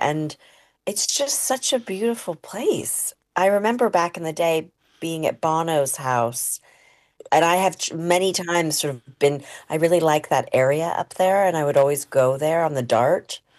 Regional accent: England, United Kingdom; I am English. My mom was born in Scotland but raised on the Isle of Sheppey. And my dad is an East London man his whole life.

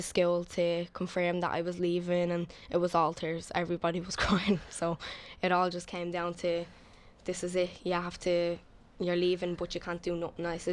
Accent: Dublin, County Dublin, Ireland; I'm 17, I'll be 18 in 2 weeks' time. I'm originally from the Liberties. I live in Ballyfermot now

